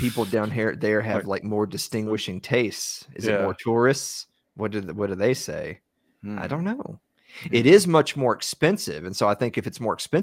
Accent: Tennessee, United States; I'm from Tennessee, guys. I know this is a big shocker. There's a restaurant here that's been here my whole life.

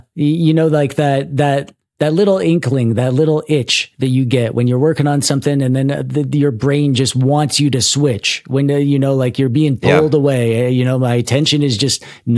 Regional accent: Canada; I'm from Canada, and we have universal healthcare

